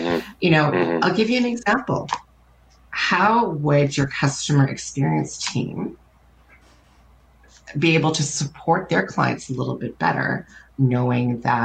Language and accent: English; Vancouver, British Columbia, Canada; I wouldn't drive around my hometown in Vancouver without insurance